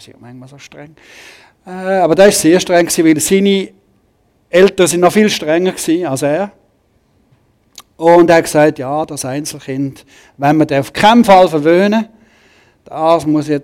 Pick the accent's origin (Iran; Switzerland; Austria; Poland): Switzerland; St. Gallen; Ich bin aufgewachsen im St. Galler Rinntal. Meine Eltern sind Österreicher, darum kommt der Name … das ist so ein Spezialname von slowenischen Grenzen zu Österreich, Kärnten.